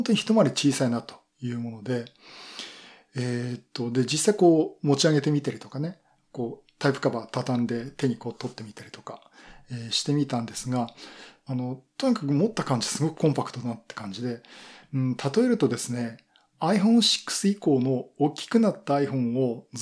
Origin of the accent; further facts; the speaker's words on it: Yokohama, Kanagawa, Japan; 今回地元横浜ということで私も登壇をさせていただきます。